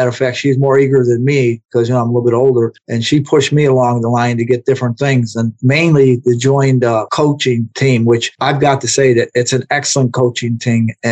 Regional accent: Chicago, Illinois, United States; also born or lived in Florida; now in Georgia, United States; I'm originally from Chicago too. I resided in Florida for 25 years. Now I'm in Georgia.

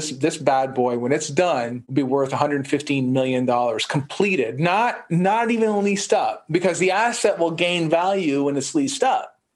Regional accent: Canada; I grew up in Canada. I grew up to a couple of immigrants from Italy.

